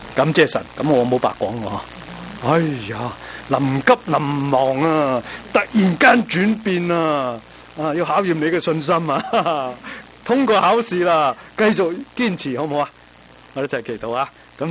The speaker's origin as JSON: {"language": "Chinese", "region": "Guangdong", "country": "China", "said": "比起来，我们广东人叫做什么？"}